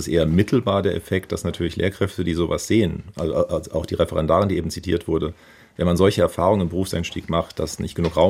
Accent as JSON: {"language": "German", "region": "Berlin", "country": "Germany", "said": "also ich komme ja aus Berlin"}